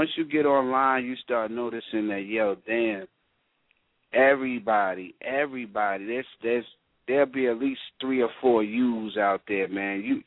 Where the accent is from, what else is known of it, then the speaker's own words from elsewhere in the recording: New York, United States; Even though I'm from New York, I've been a Ravens fan forever, man, since Ray Lewis came into the league.